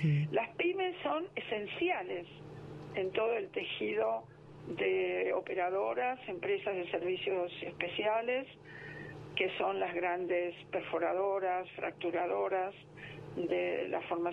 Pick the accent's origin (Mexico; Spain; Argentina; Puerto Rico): Argentina; Bahía Blanca, Buenos Aires Province; born there; estoy representando a la provincia de Río Negro, donde vivo hace muchos años, pero soy nacida en Bahía Blanca